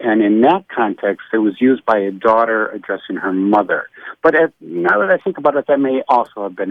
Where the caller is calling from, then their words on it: Milwaukee, Wisconsin, United States; I'm calling from Milwaukee, Wisconsin.